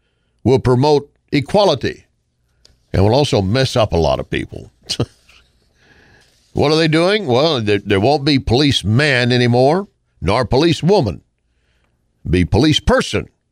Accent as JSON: {"language": "English", "town": "Austin", "region": "Texas", "country": "United States", "tie": "born or raised there", "said": "It exists even in my home state of Texas and the city of my birth, Austin, turning so blue I wouldn't recognize it."}